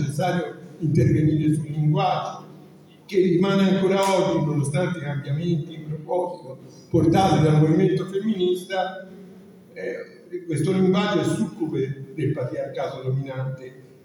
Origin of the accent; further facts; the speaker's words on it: Florence, Tuscany, Italy; Io sono di Firenze